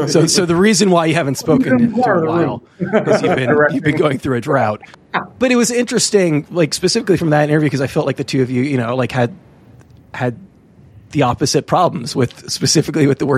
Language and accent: English; California, United States; I don't know if it's because I'm from California, but everyone was texting me about it.